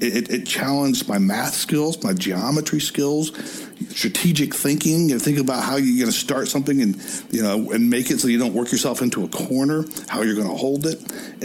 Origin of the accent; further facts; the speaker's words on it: Atlanta, Georgia, United States; accent: Southern; I grew up in the South in Atlanta, right here where we're doing the podcast. And, you know, I grew up as a Southern boy, and I had to work hard to lose that really, really deep Southern accent.